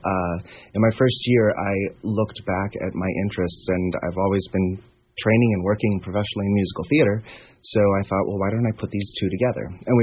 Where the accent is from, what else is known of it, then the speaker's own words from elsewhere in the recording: Kansas City, United States; I was in high school, so I had seen it in my hometown of Kansas City and fell in love with the show then.